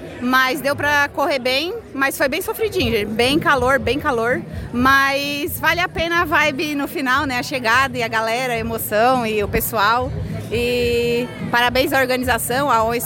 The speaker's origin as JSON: {"language": "Portuguese", "town": "Morro da Fumaça", "region": "Santa Catarina", "country": "Brazil", "said": "Eu sou de Morro da Fumaça."}